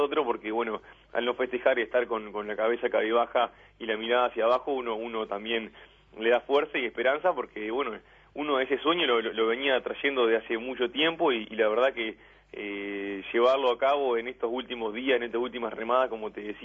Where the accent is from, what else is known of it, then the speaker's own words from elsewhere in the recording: Colonia del Sacramento, Colonia, Uruguay; No, de la ciudad mismo de Colonia.